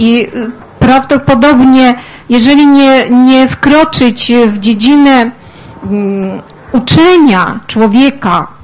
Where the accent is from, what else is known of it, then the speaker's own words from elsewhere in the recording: Zhytomyr, Zhytomyr Oblast, Ukraine; now in Warsaw, Poland; Ja pochodzę akurat z tych Polaków, którzy mieszkają na Ukrainie, Żytomierz, a w tej chwili jestem na Uniwersytecie Warszawskim.